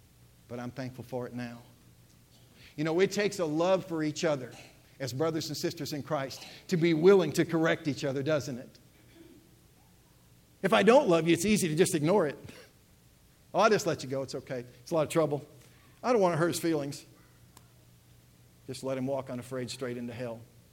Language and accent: English; St. Louis, Missouri, United States; My very best friend, by the name of Perry Lewis, I grew up with in St. Louis